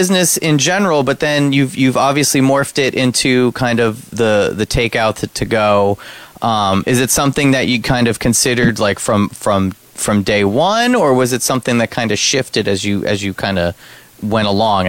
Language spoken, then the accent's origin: English; Highlands, New Jersey, United States; which I'm from Highlands.